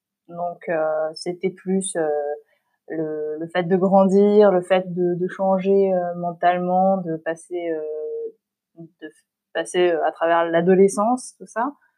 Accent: Île-de-France, France; j'ai habité dans la région parisienne, dans l'Est parisien. J'étais une des seules... asiatique d'origine dans l'école.

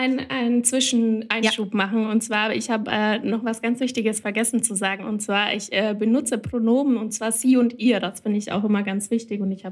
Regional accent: Bavaria, Germany; Ich komme ursprünglich aus Bayern, bin aber wegen meiner Partnerin nach NRW gezogen.

